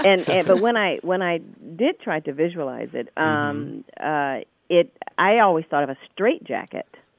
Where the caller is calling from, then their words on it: Springfield, Illinois, United States; I'm calling from Springfield, Illinois.